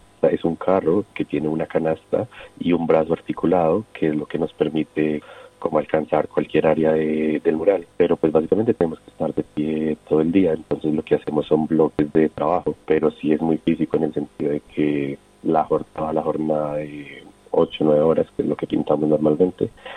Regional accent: Colombia; nos preguntan que si nos conocemos desde Colombia

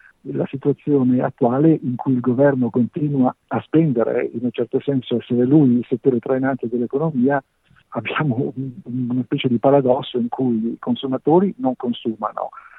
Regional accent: Liguria, Italy; per cui io da buon ligure dico: bene, ben venga

